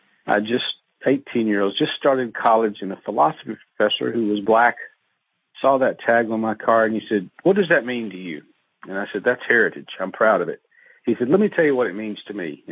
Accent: the South, United States; I'm a Southern man. My folks moved here in the 1700s mm-hmm. from Scotland and settled in Alabama. So I was raised in the South.

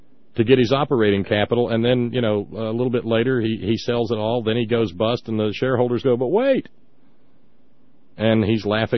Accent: Alabama, United States; Which of course provides the electricity down where I grew up in the Shoals area of Alabama.

